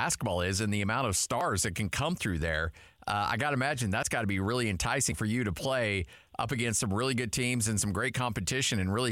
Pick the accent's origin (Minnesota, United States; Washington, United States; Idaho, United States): Idaho, United States; So I grew up in Southern Idaho, and I love college basketball.